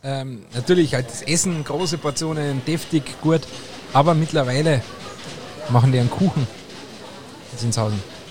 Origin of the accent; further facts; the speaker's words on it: Obervellach, Carinthia, Austria; Kärnten, mein Heimatort Oberfellach, der ja eine Partnergemeinde der Stadt Freising ist.